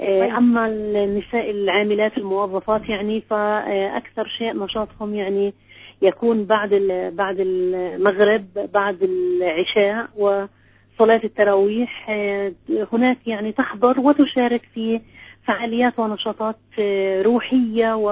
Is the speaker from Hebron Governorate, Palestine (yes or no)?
yes; Hebron, Hebron Governorate, Palestine; أنا من الخليل، محافظة الخليل مثلا